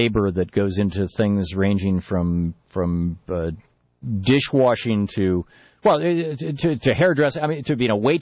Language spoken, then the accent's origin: English; Lansing, Michigan, United States; I grew up in Lansing, Michigan in the 50s and 60s, and you know, as a kid, and my father ran a tool and die shop